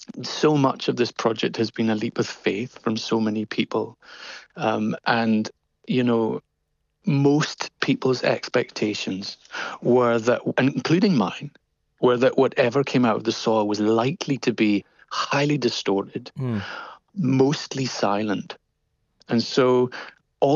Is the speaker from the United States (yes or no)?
no; Stromness, Scotland, United Kingdom; I grew up in Orkney, in Stromness.